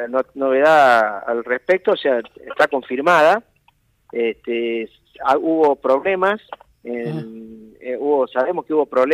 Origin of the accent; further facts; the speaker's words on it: Cosquín, Córdoba, Argentina; yo soy de Cosquín, nacido acá, pero mi familia es de una pequeña localidad de Santa Fe, de Tacural.